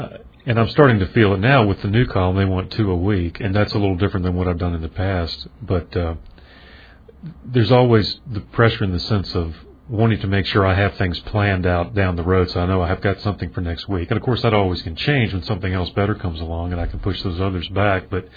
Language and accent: English; Richmond, Virginia, United States; because I grew up in Richmond.